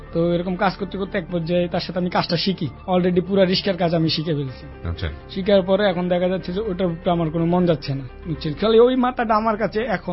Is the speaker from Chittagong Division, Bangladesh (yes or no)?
yes; Chittagong, Chittagong Division, Bangladesh; কারণ আমার বাড়ি যত চট্টগ্রাম ছিল